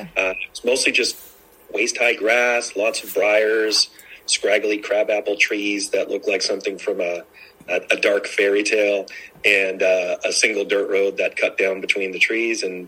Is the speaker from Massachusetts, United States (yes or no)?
yes; Bridgewater, Massachusetts, United States; I grew up in Bridgewater from approximately 1974 to about 1994. I was there. I'm a graduate of Bridgewater Rainham, class of 1992